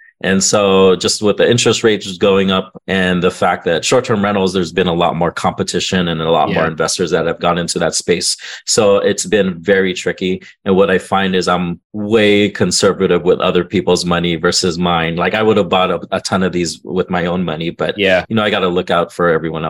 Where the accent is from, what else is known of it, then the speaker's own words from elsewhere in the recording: California, United States; I'm from Southern California and most of us can't locate those places where I invest.